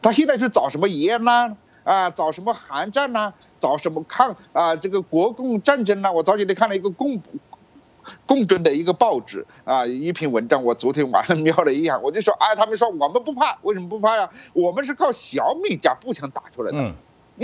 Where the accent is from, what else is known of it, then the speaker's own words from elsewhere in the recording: China; 我作为一个中国人，我应该为自己的民族文化而自豪啊